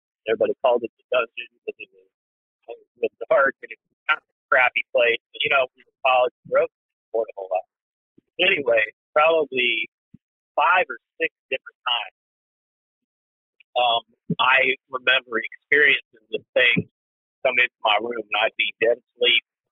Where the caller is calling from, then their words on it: Macomb, Illinois, United States; I'm calling from Macomb, Illinois. So I'm not terribly far from you guys. I live, you know, where Western Illinois University is at.